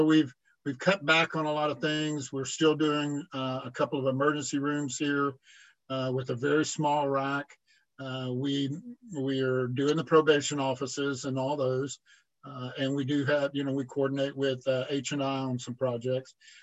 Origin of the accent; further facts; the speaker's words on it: Florida, United States; I'm from the Heartland area in Florida.